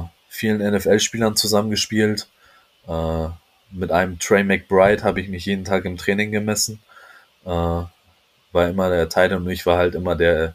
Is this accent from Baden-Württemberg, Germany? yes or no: no; Hamburg, Germany; natürlich will man als Hamburger immer selber sehen, dass der Hamburger Standort aufblüht.